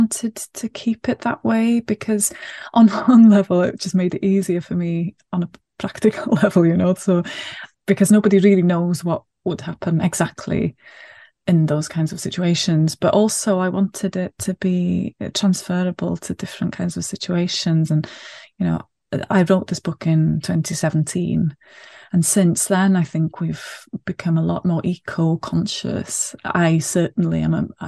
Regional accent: Wales, United Kingdom; first language Welsh; English is a second language; I really love translation because I'm Welsh first language. So I was brought up speaking Welsh, and I speak Welsh at home with my own children as well.

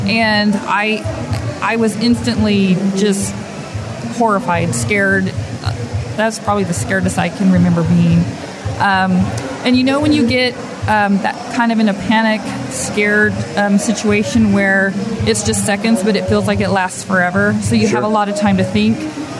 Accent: New Braunfels, Texas, United States; also born or lived in California; I'm from New Braunfels, Texas.

